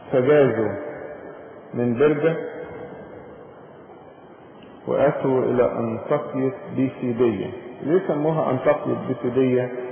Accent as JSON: {"language": "Arabic", "country": "Egypt"}